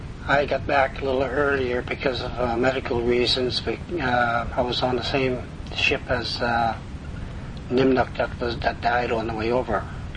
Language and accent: English; New Portage, Ontario, Canada; New Portage, Ontario, but I did all my education at Sulakout, Ontario.